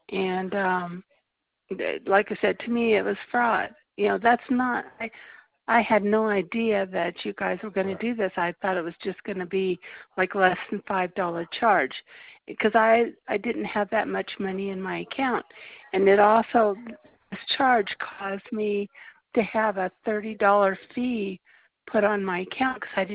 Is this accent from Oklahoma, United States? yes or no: no; Denver, Colorado, United States; I'm from Denver, Colorado.